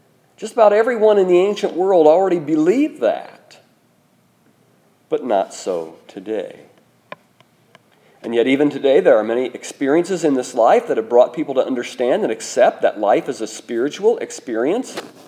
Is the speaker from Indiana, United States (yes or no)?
yes; Indiana, United States; and remember, I was from Rush County, Indiana, and there's no shoreline in Rush County, Indiana.